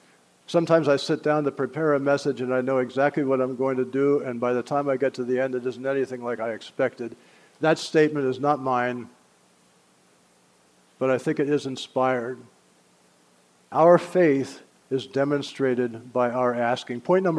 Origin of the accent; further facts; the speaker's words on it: Mannheim, Baden-Württemberg, Germany; Now, I grew up in Mannheim, as I said.